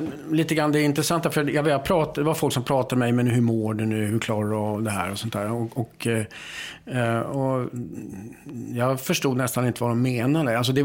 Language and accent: Swedish; Boden, Norrbotten County, Sweden; när jag växte upp där i Boden